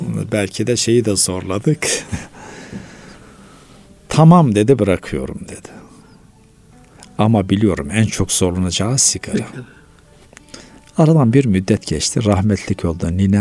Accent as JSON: {"language": "Turkish", "region": "Malatya", "country": "Turkey", "tie": "born there", "said": "Ben Malatya merkezde dünyaya geldim. Dedem de merkez köyde."}